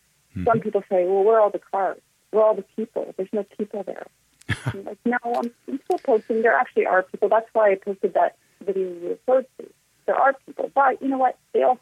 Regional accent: United States; born there; because I was born in the States

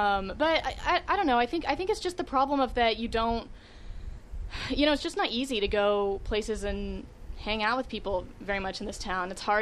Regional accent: Texas, United States; also born or lived in New York / Los Angeles; I've moved around. I lived in New York before I lived in L.A., and I grew up in Texas, so who knows where I'll end up.

